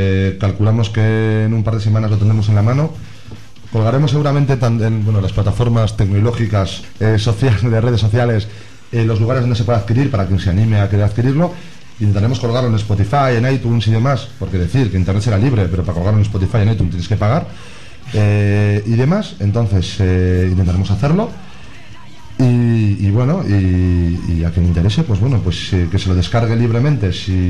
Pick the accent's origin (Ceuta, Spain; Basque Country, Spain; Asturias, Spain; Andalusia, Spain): Basque Country, Spain; somos ciudadanos de Euskal Herria y euskera es la lengua que queremos, que amamos y que nos gustaría poder comunicarnos siempre en ella